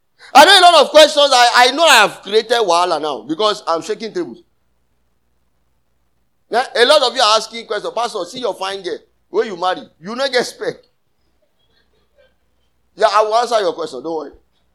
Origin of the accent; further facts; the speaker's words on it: Lagos, Nigeria; born there; I was born in Lagos, so it's not as if.